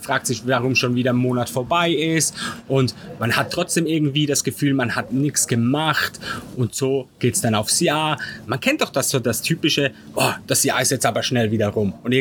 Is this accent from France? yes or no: no; Switzerland; ich bin 35, ursprünglich aus der Schweiz, das hört man vielleicht dann auch.